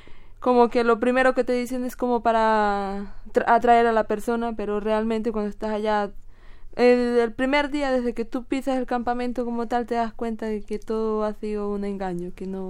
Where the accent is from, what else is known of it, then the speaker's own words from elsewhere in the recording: Norte de Santander, Colombia; Como yo soy del Catatumbo, esta es una zona que es muy guerrillera y hay mucha guerrilla.